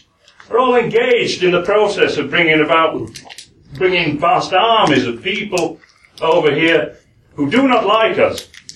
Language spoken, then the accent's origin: English; Yorkshire and the Humber, United Kingdom; accent: Yorkshire; And I'm going to do it in my Yorkshire accent.